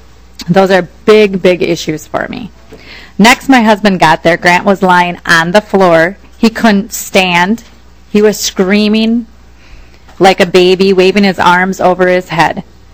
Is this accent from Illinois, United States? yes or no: no; South St. Paul, Minnesota, United States; I'm from South St. Paul.